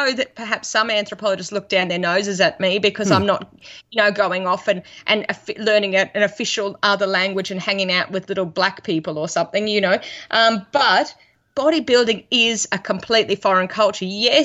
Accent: Australia; look, I'm Australian. We're a bit rough around the edges here.

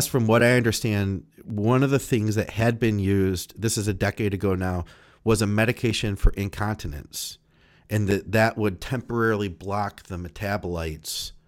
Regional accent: Ireland; Yes, I am Irish, although I'm not involved.

